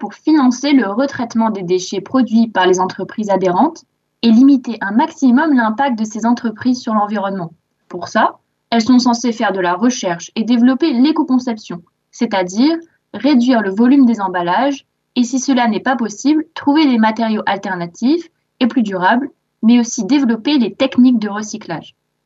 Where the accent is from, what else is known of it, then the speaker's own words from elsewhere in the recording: Grand Est, France; Chez moi, en Alsace, tout ce qui est finalement emballage plastique, sauf le film alimentaire, on le met dans la poubelle de tri.